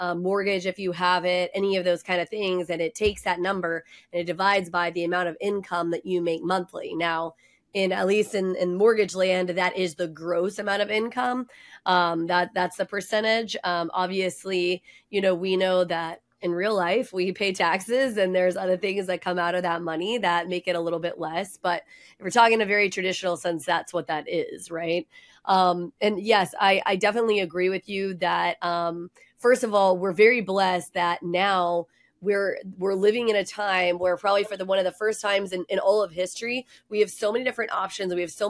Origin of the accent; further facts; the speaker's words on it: Texas, United States; I don't know if it's because I'm a Texan or because it's just part of my identity.